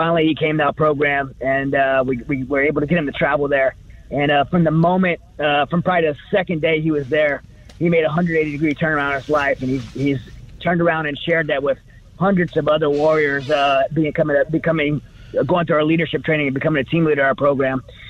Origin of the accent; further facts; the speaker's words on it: Louisiana, United States; It's a Louisiana name. I'm from Louisiana.